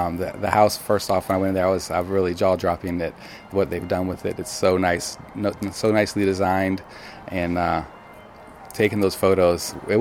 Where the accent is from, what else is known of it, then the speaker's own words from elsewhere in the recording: Beaufort, South Carolina, United States; I live in Beaufort. I was born and raised in Beaufort, actually. So, okay. Been there my whole life.